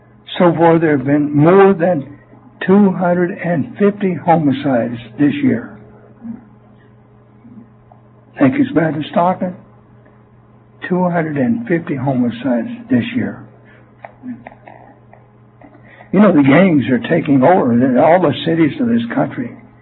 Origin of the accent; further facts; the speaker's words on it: Canada; I'm from Canada.